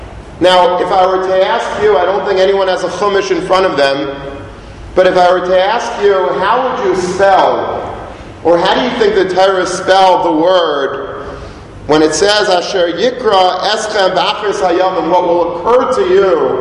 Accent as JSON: {"language": "English", "town": "Long Beach", "region": "New York", "country": "United States", "tie": "born or raised there", "said": "at least from a boy growing up in Long Beach."}